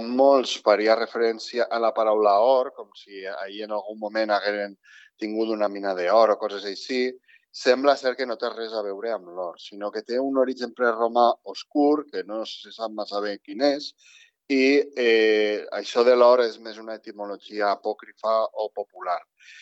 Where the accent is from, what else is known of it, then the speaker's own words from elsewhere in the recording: Vila-real, Valencian Community, Spain; per a mi, que sóc de Vila-real